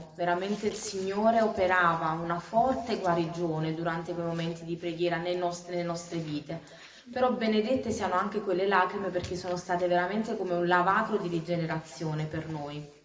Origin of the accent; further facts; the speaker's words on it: Campania, Italy; accent: Campanian; moved away; Io sono di origini campane, sicuramente si sentirà dal mio accento